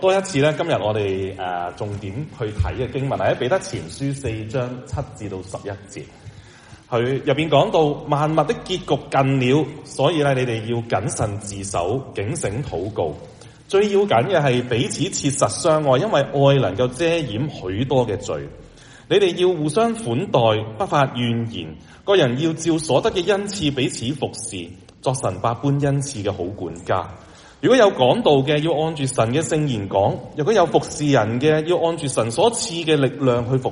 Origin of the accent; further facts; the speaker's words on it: China; 在新年我们中国人的新年刚刚开始新一年的时候